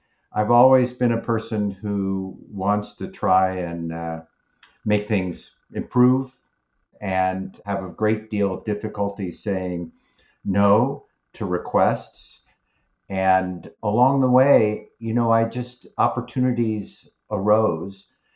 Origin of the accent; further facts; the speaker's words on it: Midwest, United States; I grew up in the Midwest, a family that had no academics or medical folks.